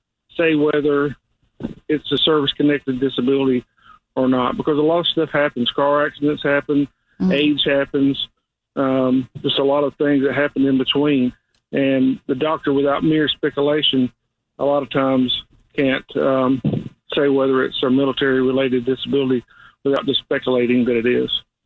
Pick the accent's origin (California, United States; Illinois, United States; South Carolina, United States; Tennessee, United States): South Carolina, United States; I'm from South Carolina, so they pronounce things a little bit different